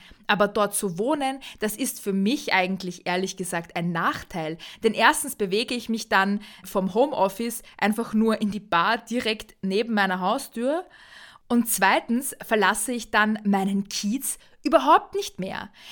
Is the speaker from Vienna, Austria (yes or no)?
yes; Vienna, Austria; Ich als Wienerin, als gebürtige Donaustädterin, bin ehrlich gesagt ziemlich froh